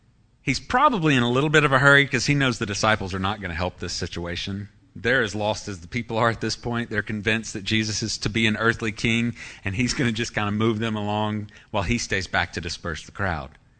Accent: Texas, United States; I don't know if it's because I grew up in Tornado Alley of Texas

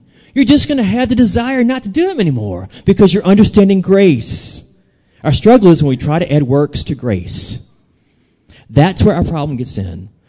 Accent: New Orleans, Louisiana, United States; I kind of did because I'm from New Orleans and everybody was Catholic. So all my family's Catholic.

